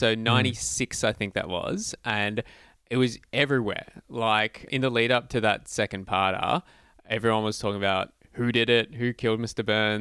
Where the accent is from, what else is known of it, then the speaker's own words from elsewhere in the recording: Australia; I am an Australian in my 30s